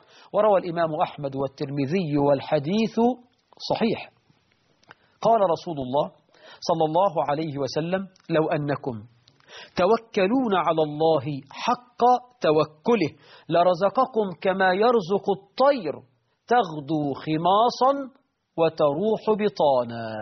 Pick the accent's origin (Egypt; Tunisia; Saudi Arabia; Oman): Egypt